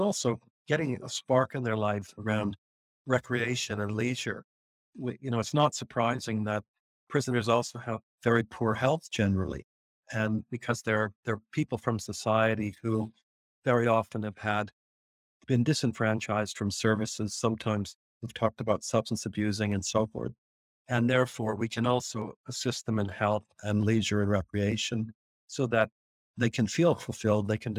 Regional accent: Canada; now in Australia; this is very sad for me as a Canadian, because I'm now an Australian

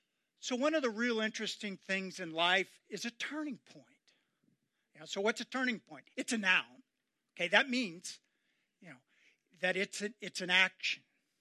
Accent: California, United States; So I grew up in Northern California. I know I don't have blonde hair. I was a towhead when I was born.

